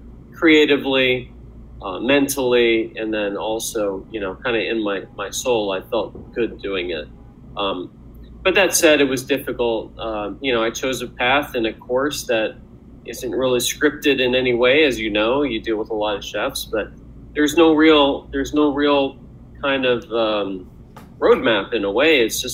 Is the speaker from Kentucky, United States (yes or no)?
yes; Louisville, Kentucky, United States; also born or lived in Milwaukee; My mom and dad are both from India. My brother was born there as well. And I was born in Milwaukee and then raised in, raised in Louisville, Kentucky.